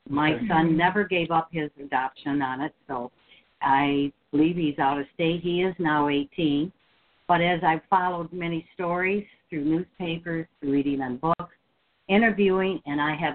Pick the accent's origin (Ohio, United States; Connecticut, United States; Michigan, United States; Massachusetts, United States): Michigan, United States; Flint; And I was born and raised in Flint, so I am one of the Flintstoners.